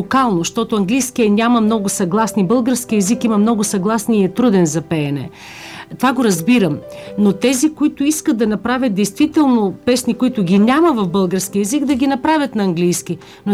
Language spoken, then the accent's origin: Bulgarian; United States; now in Bulgaria; аз идвам от Америка и никога не си промених стила